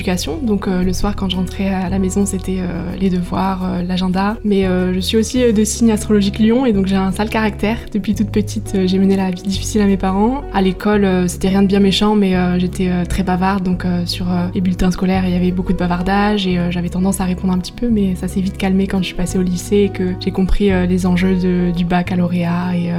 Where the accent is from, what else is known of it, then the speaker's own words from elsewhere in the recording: Hauts-de-France, France; Moi, j'ai grandi dans le Nord.